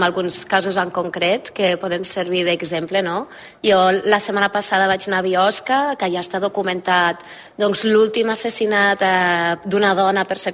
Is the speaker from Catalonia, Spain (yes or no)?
yes; Catalonia, Spain; born there; now in Pallars, Spain; Jo vaig néixer al Montsec, a la Vall de Meià, i fa anys que visc aquí al Pallars, i és el meu territori d'influència, i com a dona del món rural i nena de poble